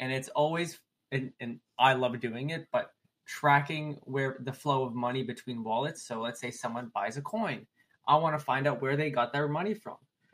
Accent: Canada; I'm Canadian.

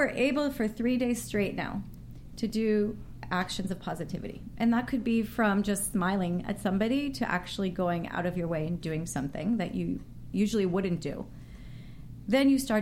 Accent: New Haven, Connecticut, United States; Well, I come from New Haven, Connecticut, and I grew up in a religious home, and I did not like religion.

